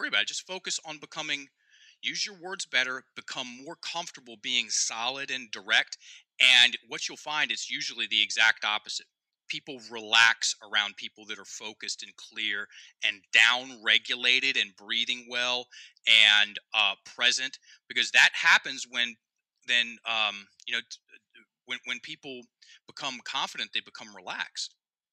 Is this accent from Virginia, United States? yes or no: yes; Virginia, United States; Because I'm from Virginia. It's right over there.